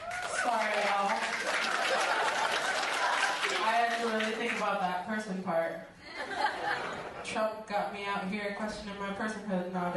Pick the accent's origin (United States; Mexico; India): Mexico; So I'm indigenous, which is just a fancy word for saying I'm native, except I'm native from Mexico.